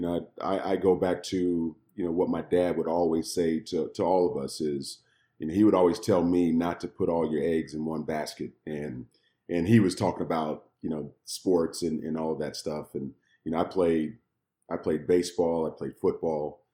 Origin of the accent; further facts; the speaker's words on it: Kansas City, United States; You know, and I'm from Kansas City